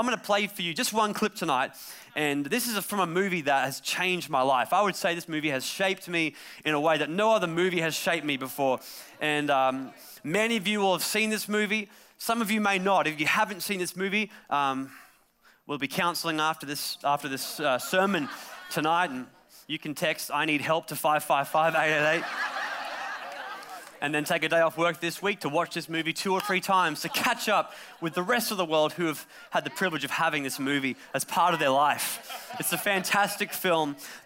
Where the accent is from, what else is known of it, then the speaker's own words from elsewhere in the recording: Australia; I'm Australian. That's what's wrong with my voice. Can't change it. Can't fix it.